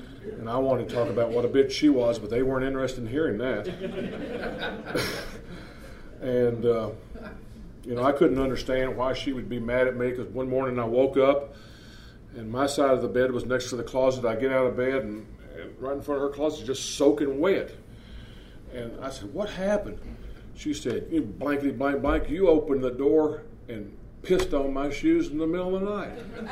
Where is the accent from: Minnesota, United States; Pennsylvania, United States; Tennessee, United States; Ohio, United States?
Tennessee, United States; I didn't like the reputation that some lawyers had in my hometown. My hometown was dry, and they hung out in Johnson City where the university was